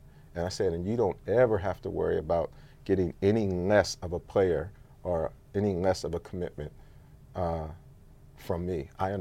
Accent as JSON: {"language": "English", "town": "Pittsburgh", "region": "Pennsylvania", "country": "United States", "said": "because I'm from Pittsburgh"}